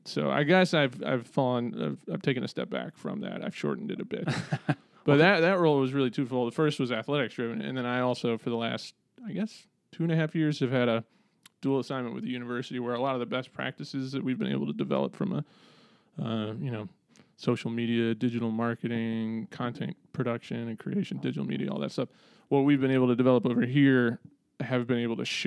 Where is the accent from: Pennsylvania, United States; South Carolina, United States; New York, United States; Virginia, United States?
South Carolina, United States; Lexington; also born or lived in St. Louis; We moved back when I was about 10 years old to Lexington, South Carolina, because their parents were getting a little bit older. So we came back to the great state of South Carolina.